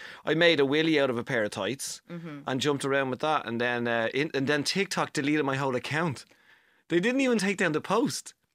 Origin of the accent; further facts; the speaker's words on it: Dublin, Leinster, Ireland; Well, because I'm from Dublin.